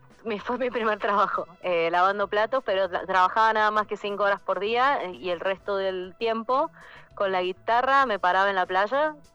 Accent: La Rioja, Argentina; also born or lived in Córdoba; tenía 27, me había ido, bueno, yo crecí en La Rioja, me había ido a Córdoba a estudiar.

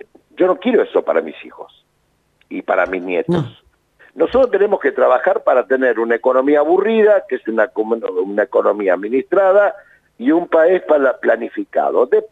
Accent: La Plata, Buenos Aires Province, Argentina; El otro día fui a una feria en La Plata, yo soy platense, ¿no?

